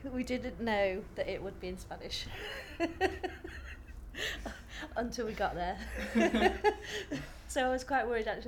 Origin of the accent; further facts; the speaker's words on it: East Midlands, United Kingdom; now in Gainsborough, United Kingdom; I was brought up in Nottinghamshire, but it's only just across the water, across the River Trent. And I've lived in Gainsborough for about 15, 16 years now.